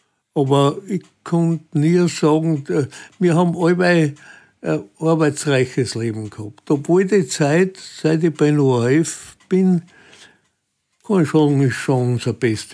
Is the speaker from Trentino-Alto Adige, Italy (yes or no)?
yes; Trentino-Alto Adige, Italy; moved away; Und dann bin ich in Südtirol aufgewachsen.